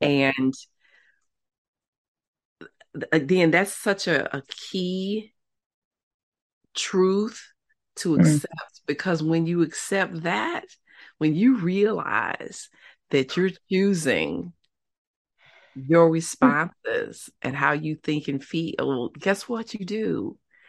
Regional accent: Chicago, Illinois, United States; And then also, again, I'm from Chicago. I spent part of my childhood in Inglewood, and anybody who's not from the Chicago area, Inglewood

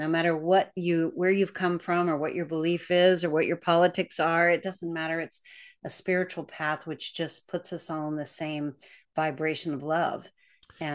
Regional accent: Deep South, United States; moved away; I was brought up in the South, in the deep South, and there were a lot of challenges in my youth. And when I first came to California with my mother

